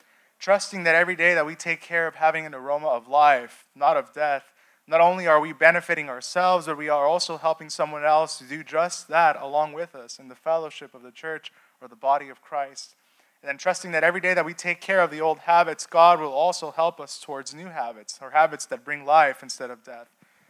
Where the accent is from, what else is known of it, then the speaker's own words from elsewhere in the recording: California, United States; you know, I'm from California, and I remember that there was times that I worked in a bank